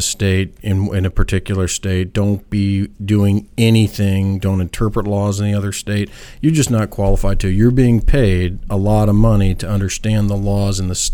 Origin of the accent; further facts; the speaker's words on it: Claremont, California, United States; I'm from a suburb of L.A., a very egghead-type suburb, college town called Claremont, very charming, called the city of trees and PhDs.